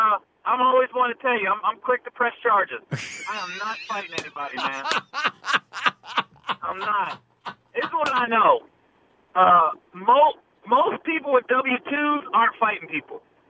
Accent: Ohio, United States; He's an Ohio guy. I'm from Ohio.

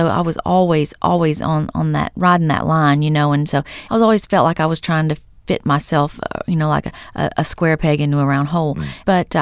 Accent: Texas, United States; And so I'm from Texas, and Texans have a way of not so much categorizing things, putting things in boxes

